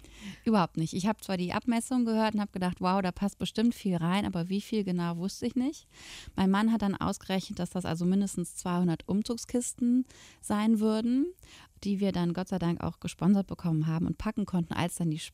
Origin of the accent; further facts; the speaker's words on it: Cologne, North Rhine-Westphalia, Germany; wäre ich als Kölnerin gar nicht nach Afrika geflogen.